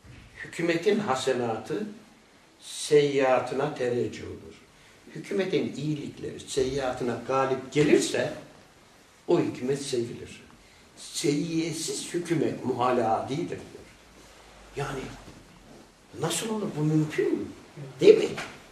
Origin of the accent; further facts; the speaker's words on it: Bozkır, Konya, Turkey; now in Istanbul, Turkey; Sen nerelisin dedi. Ben Konya'nın Bozkır kazasından dedim.